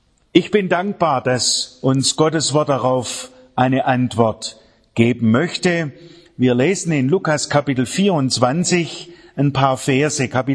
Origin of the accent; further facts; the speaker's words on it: Austria; Ich zähle mich als Österreicher, wenn ich das darf.